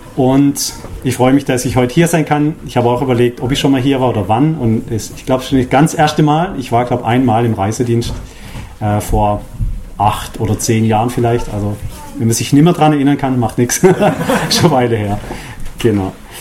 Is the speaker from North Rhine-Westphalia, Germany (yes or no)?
no; Freiburg, Baden-Württemberg, Germany; ich bin aus Freiburg oder aus der Nähe von Freiburg, ein Badner, man kommt nach Schwaben, da ist die Sprache schon anders.